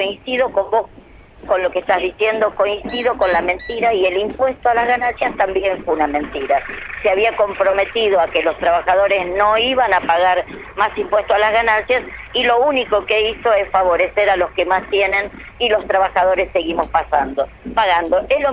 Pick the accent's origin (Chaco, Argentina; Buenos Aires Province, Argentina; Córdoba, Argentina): Buenos Aires Province, Argentina; La Plata; pero además soy de La Plata.